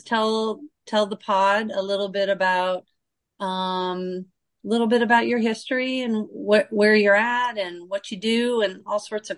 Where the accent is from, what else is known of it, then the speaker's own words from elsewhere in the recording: Omaha, Nebraska, United States; born there; I was born in the Midwest. I was born in Omaha. I mean, right in smack dab center of the country.